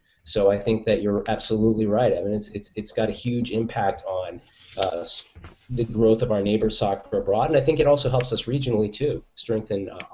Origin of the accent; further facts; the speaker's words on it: Pacific Northwest, United States; Growing up in the Northwest, the first soccer town USA, obviously, that I heard of was Portland.